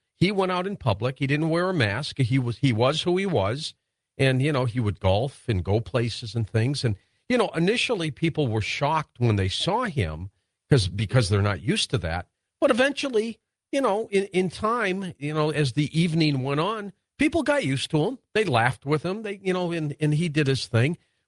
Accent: Detroit, Michigan, United States; born there; I was born in Detroit and worked at most of the TV stations you're familiar with out there.

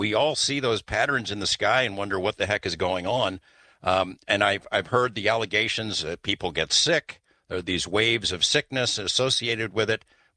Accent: New Jersey, United States; born there; I know I was born in New Jersey, and Jersey tomatoes, like Pennsylvania tomatoes, really good stuff. Can't get them out here in the West.

